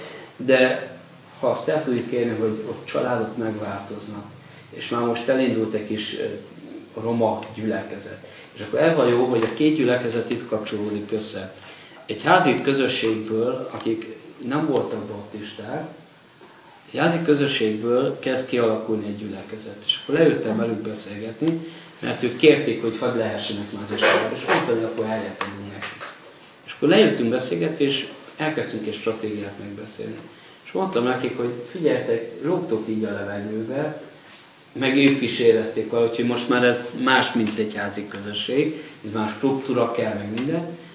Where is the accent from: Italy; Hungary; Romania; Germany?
Romania; Oradea, Bihor; Én Nagyváradon nőttem föl.